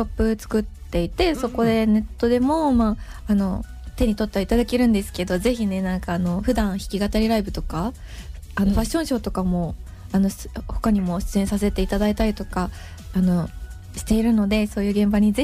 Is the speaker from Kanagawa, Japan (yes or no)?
no; Shizuoka, Japan; now in Tokyo, Japan; なんかこう私静岡出身なんですけれども、こう東京に出てきてすごくこう人に揉まれるというか